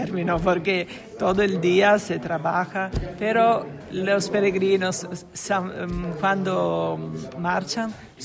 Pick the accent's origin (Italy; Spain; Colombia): Italy; Genoa, Liguria; Spanish is a second language; Soy de Génova, Italia.